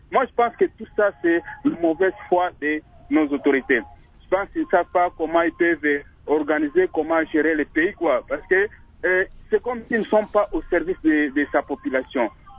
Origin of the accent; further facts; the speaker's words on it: East, DR Congo; now in Kinshasa, DR Congo; moi je suis de l'Est, je vis ici temporairement à Kinshasa.